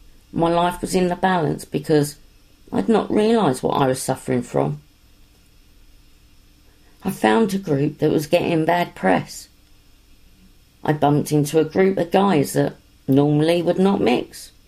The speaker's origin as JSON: {"language": "English", "town": "Plymouth", "region": "South West England", "country": "United Kingdom", "tie": "born or raised there", "also_born_or_lived": "Lambeth", "said": "I was born in Lambeth, South London, but grew up in Plymouth."}